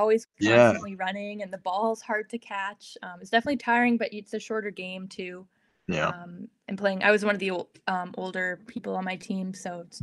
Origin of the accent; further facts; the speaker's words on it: Canada; I'm in quarantine right now too, as a Canadian.